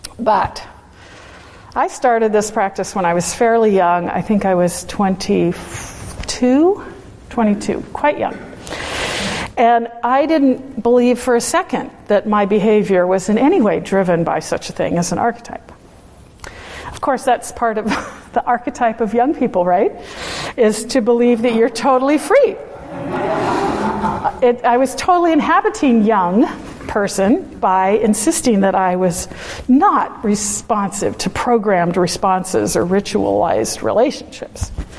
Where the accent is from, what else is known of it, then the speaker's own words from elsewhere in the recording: California, United States; border, called the McKinney Fire. I'm distracted today because that fire is a couple of miles from my hometown, and my sister and family have had to evacuate